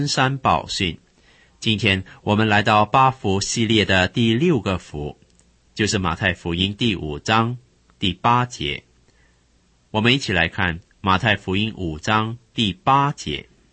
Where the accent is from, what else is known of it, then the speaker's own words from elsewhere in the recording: Shanghai, China; 他是早年跟我一同在上海长大的